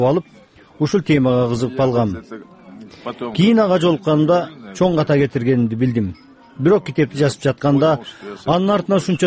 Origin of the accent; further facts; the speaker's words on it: Kazakhstan; Мен казакмын, орусча жазам.